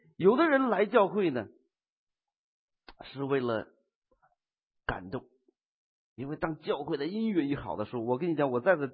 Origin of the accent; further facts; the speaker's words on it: Northeast China, China; 一个在我们的家乡东北